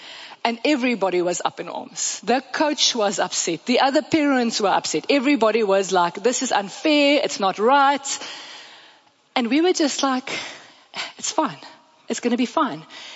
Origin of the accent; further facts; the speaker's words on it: Namibia; moved away; now you must know we came from Namibia where they played 4 hockey matches in the year and then the season's over because there's only 4 schools on the coast.